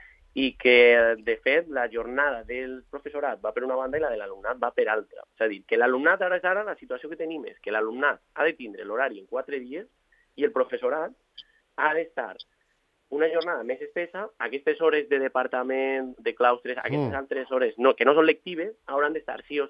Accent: Valencia, Valencian Community, Spain; jo, per exemple, soc de València

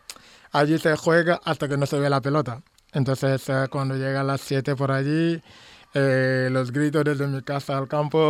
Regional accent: Ziguinchor, Senegal; Soy de Gigenshor, en el sur de Senegal.

